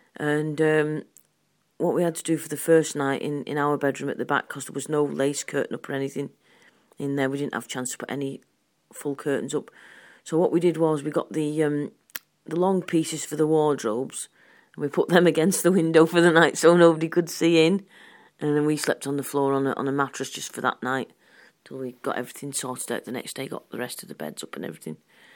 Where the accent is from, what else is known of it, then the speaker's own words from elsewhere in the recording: Oldham, North West England, United Kingdom; now in Blackpool, United Kingdom; Before that, I lived in Oldham. I was born in Oldham, brought up in Oldham. But in May 2003, we decided that we'd like to move to Blackpool.